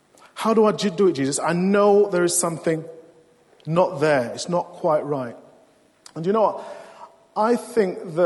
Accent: United Kingdom; None of us would sing. We're all British.

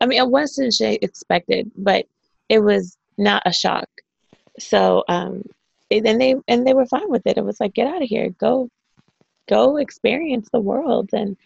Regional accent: Calvert County, Maryland, United States; Okay, so I'm born and raised in Calvert County, Maryland. And if people are familiar with that, they might know Chesapeake Beach, Solomon's Island. Annapolis is not too far from me.

